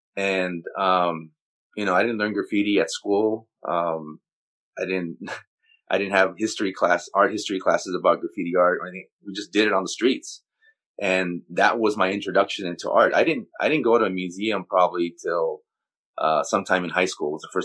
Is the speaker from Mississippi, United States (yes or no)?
no; Los Angeles, California, United States; I grew up, you know, I was born in East LA.